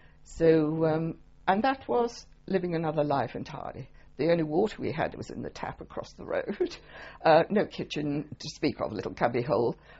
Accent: Birmingham, West Midlands, United Kingdom; Yes, I was born in Birmingham. Quite a while ago.

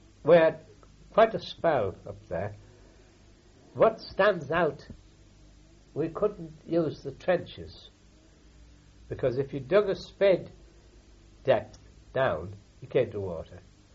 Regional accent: Durham, North East England, United Kingdom; That's because I came from Durham.

